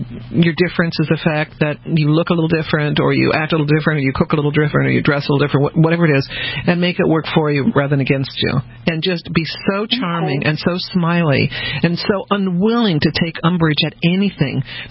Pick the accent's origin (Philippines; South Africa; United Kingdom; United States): United States; Denver, Colorado; also born or lived in New Orleans / Texas; I was born in New Orleans, grew up in Denver, went to school in Texas. So when I moved to the East Coast, people said things like, do you have a horse?